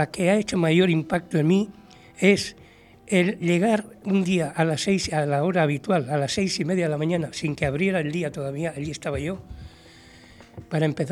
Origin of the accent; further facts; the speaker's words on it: Legazpia, Basque Country, Spain; me traía ya desde mi pueblo, Legazpia, en Guipúzcoa, la idea de que de una cruz llegaría a otra.